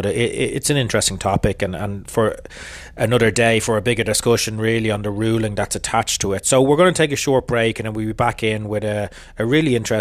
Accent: Ireland; obviously I was born and reared in Ireland, but my mom was born in England and brought up there

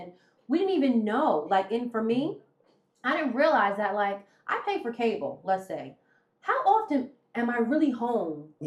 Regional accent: New Jersey, United States; See, I'm from Jersey, so... You know, we do have hustle and bustle, but nothing compared to New York City.

